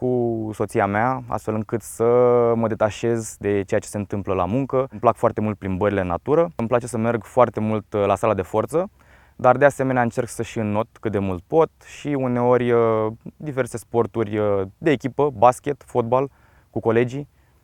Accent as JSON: {"language": "Romanian", "town": "Constanța", "region": "Constanța County", "country": "Romania", "tie": "born or raised there", "said": "Sunt deloc din Constanța și am urmat cursurile la Academia Navală."}